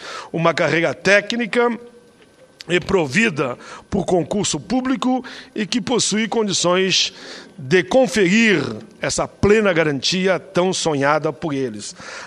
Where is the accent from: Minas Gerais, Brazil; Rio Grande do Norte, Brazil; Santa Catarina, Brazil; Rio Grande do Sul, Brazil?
Rio Grande do Sul, Brazil; Caxias do Sul; Município de Caxias, minha terra natal.